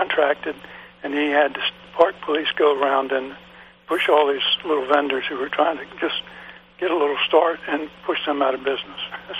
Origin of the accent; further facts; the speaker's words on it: Virginia, United States; Now I grew up in around Washington, D.C., a Virginia suburb of D.C.